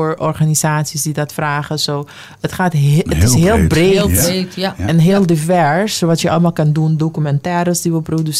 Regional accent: Curaçao; Ik ben op Curaçao geboren en opgetogen. Ik ben op bandenbouw opgegroeid.

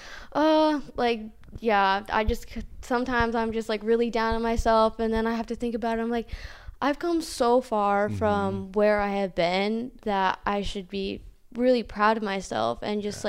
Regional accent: Durham, California, United States; I'm from Durham, I get to hear about all the meat that Butte and Durham are planning.

